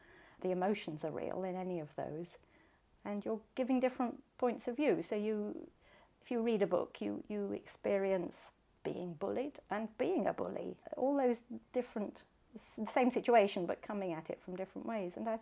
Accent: Grantchester, East of England, United Kingdom; also born or lived in Leicester; I grew up in Grantchester, went to the village school and grew up here and peddled to my Saturday job in Heffers. And then when I married, I moved to Leicester for 26 years. And then 2 years ago, we came back to Grantchester.

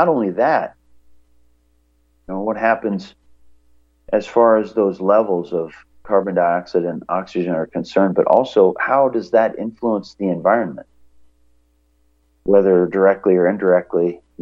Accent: Pacific Northwest, United States; also born or lived in Libby, Montana; I was born in Libby, Montana, and grew up around the Pacific Northwest, Montana, Washington, Idaho.

